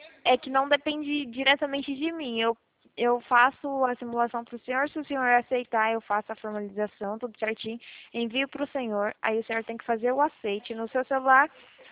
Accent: Presidente Prudente, São Paulo, Brazil; Eu sou de Prudente, da central de Prudente.

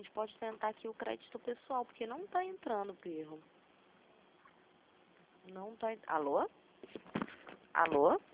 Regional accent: Rio de Janeiro, Brazil; Eu sou do Rio de Janeiro.

